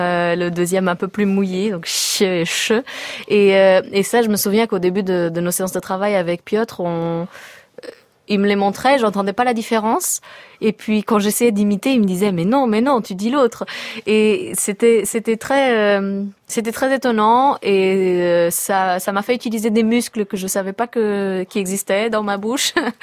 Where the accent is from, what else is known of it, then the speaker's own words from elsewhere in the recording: Portugal; French is a second language; Je suis portugaise, donc je parle portugais, français, italien.